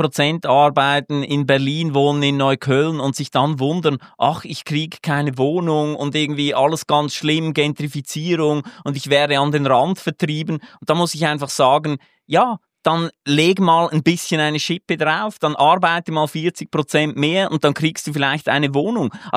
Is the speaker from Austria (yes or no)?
no; Switzerland; Ich meine, ich bin Schweizer